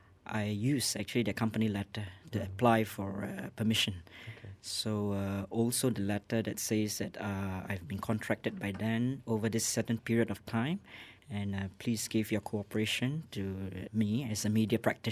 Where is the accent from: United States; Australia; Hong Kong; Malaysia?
Malaysia; Penang; And then the following week, I was from Penang, and then I went down to KL.